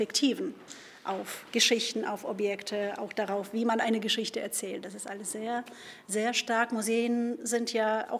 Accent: Berdyansk, Zaporizhzhia Oblast, Ukraine; Ich bin am Asowischen Meer aufgewachsen, in der Stadt Berdjansk, die jetzt unter russischer Besatzung ist.

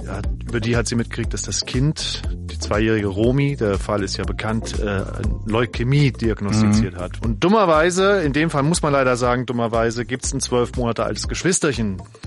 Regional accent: Rilchingen-Hanweiler, Saarland, Germany; Und zwar in meinem Heimatdorf in Rilching in Hannweiler.

